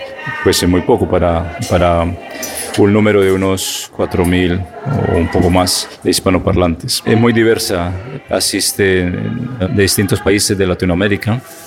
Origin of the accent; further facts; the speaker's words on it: Colombia; moved away as an adult; now in Russia; Yo soy colombiano y pues vine aquí